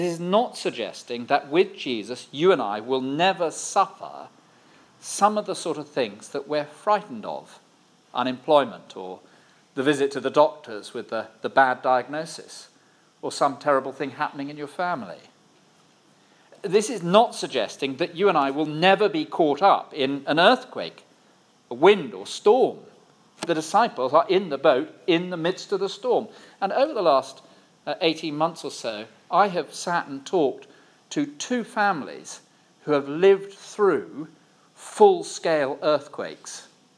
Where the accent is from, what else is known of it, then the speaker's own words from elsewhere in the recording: South West England, United Kingdom; I come from the West Country, down in Cornwall, and we go back there often.